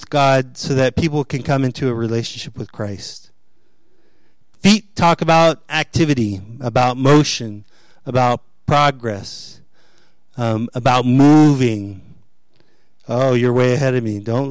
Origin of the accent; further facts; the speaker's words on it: Miami, Florida, United States; Or growing up in Miami, you know, if I was Jewish or if I was Hispanic or whatever, Haitian.